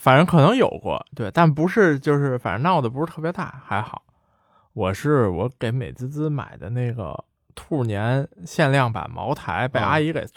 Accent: Beijing, China; 但小时候在北京反正那种好像孩子丢了的还挺多的。

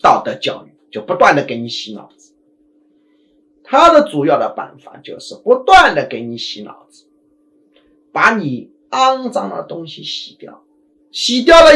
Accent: China; 我们中国人

